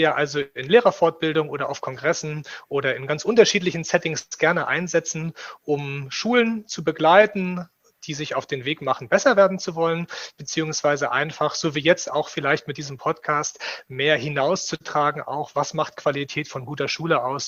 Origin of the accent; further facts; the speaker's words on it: Rostock, Mecklenburg-Vorpommern, Germany; born there; gebürtiger Rostocker und habe nach meinem Abitur 4 Jahre im Ausland gearbeitet und danach mein Studium zur Lehrkraft für Spanisch und Sport in Leipzig absolviert, dann mein Referendariat in Thüringen im letzten Jahr beendet